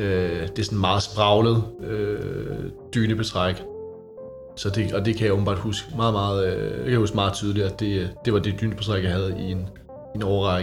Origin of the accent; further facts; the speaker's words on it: Copenhagen, Capital Region, Denmark; jeg er 23 år gammel, og jeg kommer fra Brønshøj, men bor i dag i Valby.